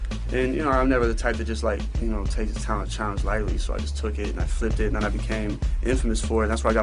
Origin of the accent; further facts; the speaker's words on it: Cleveland, Ohio, United States; I come from Cleveland, so you know, it's the home of … you know, the Midwest thing is very, like, it's very